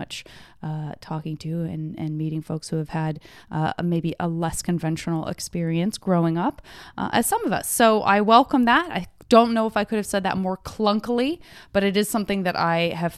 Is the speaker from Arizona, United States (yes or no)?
yes; Arizona, United States; I'm from Arizona, but yeah, had public schools that, my public schools were fine arts.